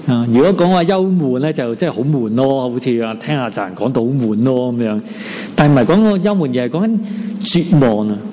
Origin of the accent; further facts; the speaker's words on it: Hong Kong; 因为呢个系我哋香港人嘅集体嘅回忆嚟嘅。